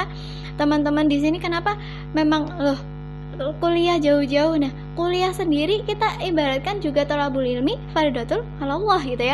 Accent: Cilacap, Central Java, Indonesia; Saya asli dari Cilacap

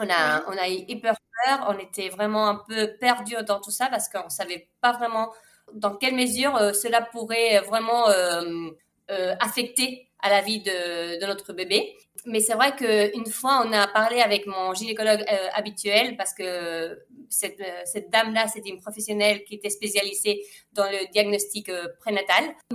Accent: Andalusia, Spain; French is a second language; Je suis espagnole. Actuellement, j'habite à Séville

